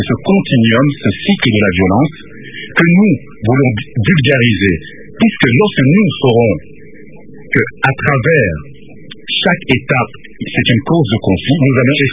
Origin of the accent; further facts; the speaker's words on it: DR Congo; Nous sommes Congolais, nous sommes victimes de la violence.